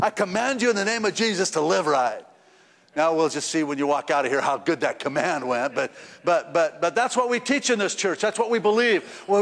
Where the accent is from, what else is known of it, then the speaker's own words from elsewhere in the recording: Reno, Nevada, United States; I came from Reno. We had lots of suckers come through Reno.